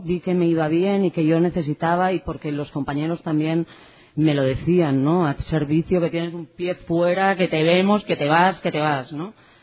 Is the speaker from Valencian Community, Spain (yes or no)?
no; Barcelona, Catalonia, Spain; Vengo de Barcelona, hemos venido con unos amigos